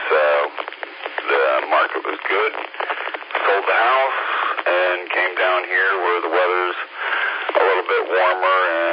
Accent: Clearfield, Pennsylvania, United States; I am originally from Western Pennsylvania, very small town, but a smaller town, Clearfield, Pennsylvania

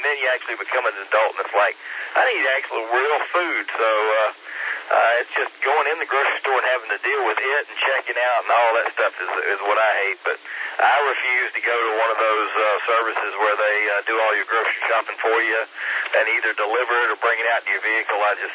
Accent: Greenville, South Carolina, United States; also born or lived in Charleston; I grew up in Greenville, but lived in Charleston down on the coast there for about 20 years, and that place is known as a party location

